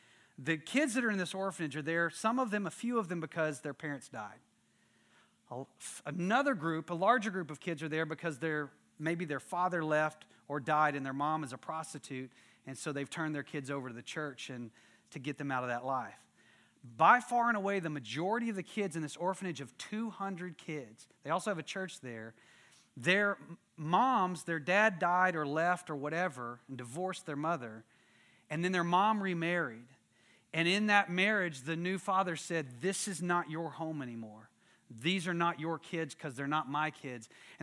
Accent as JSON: {"language": "English", "region": "Texas", "country": "United States", "said": "\"We're from Texas.\" And I'm like, you know, we're from the United States, but from Texas."}